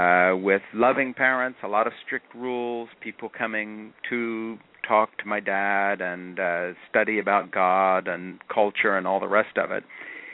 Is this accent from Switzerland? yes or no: yes; Switzerland; I grew up in Switzerland. My parents were American evangelical missionaries who went over to Switzerland in the 40s, and I was born in the 50s. And that's where I grew up, in a little fundamentalist mission called Le Brie Fellowship.